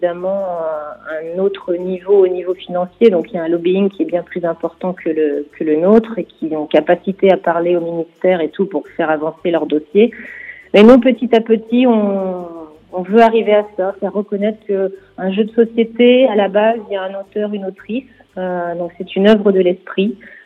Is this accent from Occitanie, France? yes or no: no; Brittany, France; il y a vraiment chez nous en Bretagne beaucoup de boutiques